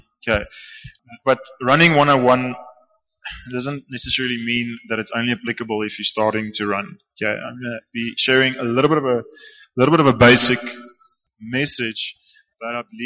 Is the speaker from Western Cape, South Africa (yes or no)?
no; Dundee, KwaZulu-Natal, South Africa; most of my years, I grew up in KwaZulu-Natal, in a small town, Dundee. And since 1982, I grew up in a Christian family. I grew up a Christian home.